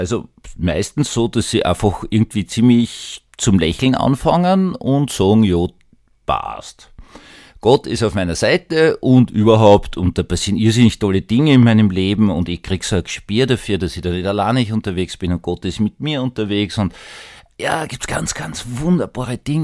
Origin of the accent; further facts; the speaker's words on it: Vienna, Austria; würde ich als Wiener jetzt wirklich für ordentliche Haltung wirklich